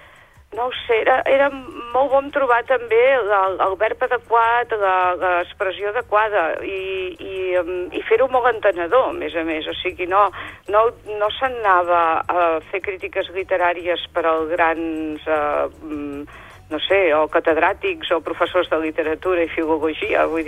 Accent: Catalonia, Spain; perquè som catalans, eh?

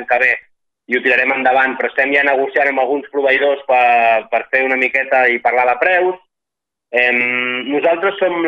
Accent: Roses, Catalonia, Spain; al meu poble de Roses

